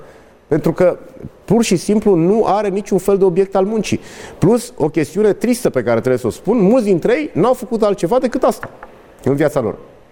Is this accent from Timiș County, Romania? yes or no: yes; Timiș County, Romania; vă dau cazul Timișului de unde sunt eu